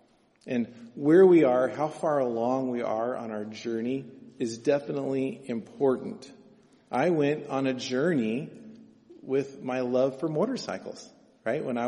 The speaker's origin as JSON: {"language": "English", "town": "Medford", "country": "United States", "tie": "born or raised there", "said": "I grew up in Medford, and just outside of town, it was kind of in this semi-rural but also kind of country area."}